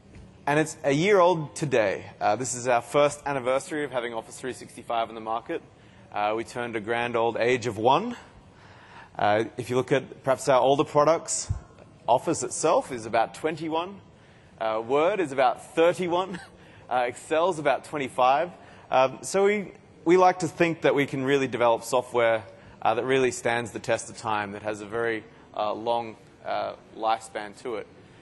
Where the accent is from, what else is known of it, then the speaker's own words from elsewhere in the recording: Australia; accent: Australian; moved away as an adult; also born or lived in Seattle; now in United States; You can probably tell by my accent, I'm an Australian. I'm living in Seattle, now in Europe, you know, so I'm very time zone confused, if you like.